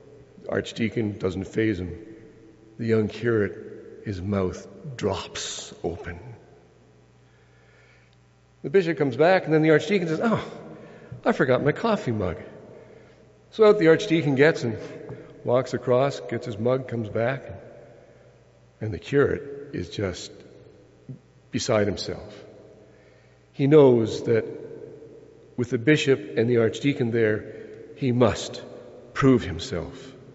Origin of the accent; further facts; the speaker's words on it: Ontario, Canada; I was brought up in Northern Ontario. My father and uncle had a fishing lodge, and that's where I grew up.